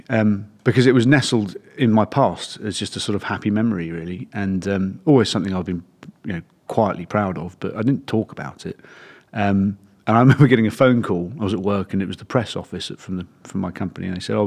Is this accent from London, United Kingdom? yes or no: yes; Eltham, London, United Kingdom; And I grew up in Eltham. Mum and dad are still there.